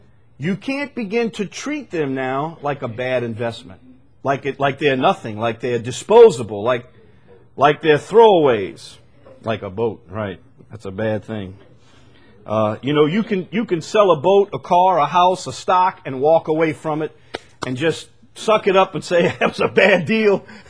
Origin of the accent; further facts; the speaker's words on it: Chalmette, Louisiana, United States; I grew up in Chalmette.